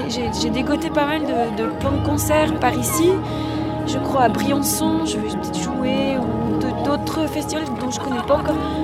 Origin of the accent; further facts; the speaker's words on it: Valais, Switzerland; Je viens du Valais, des montagnes des Alpes, du milieu des Alpes, juste après Chamonix, quand on redescend.